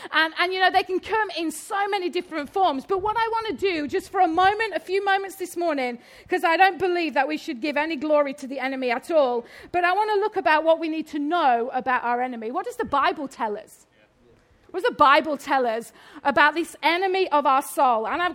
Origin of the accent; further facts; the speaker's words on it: Yorkshire and the Humber, United Kingdom; accent: Yorkshire; I was absolutely useless in school at languages because I'm a Yorkshire lass. In fact, my native tongue is not really just English, it's Yorkshire.